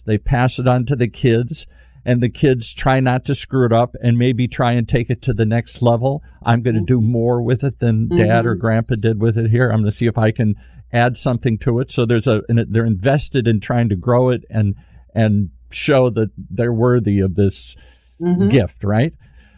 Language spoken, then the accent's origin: English; Detroit, Michigan, United States; I grew up in Detroit.